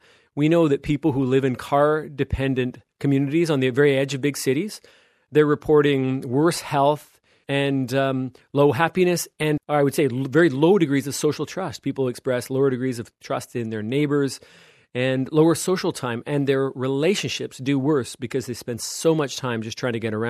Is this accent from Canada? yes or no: yes; Canada; Look, I come from Canada, and in North America, you know, I thought we are the epicenter of car dependency in the world.